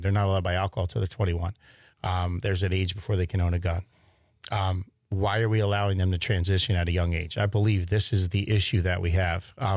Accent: New Jersey, United States; So preface it by this. I grew up in Southern New Jersey.

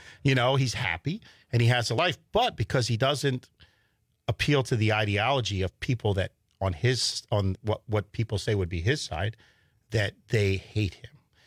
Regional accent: New Jersey, United States; So preface it by this. I grew up in Southern New Jersey.

